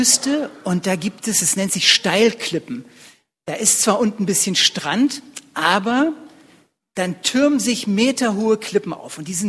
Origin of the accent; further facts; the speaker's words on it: Berlin, Germany; ich komme ursprünglich aus Berlin, meine Frau kommt aus Rothenburg ob der Tauber